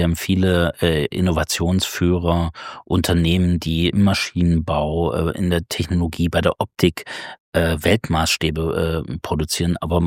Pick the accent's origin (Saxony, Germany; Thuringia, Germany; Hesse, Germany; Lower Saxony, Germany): Thuringia, Germany; damit ich mein Heimatland in die Zukunft führe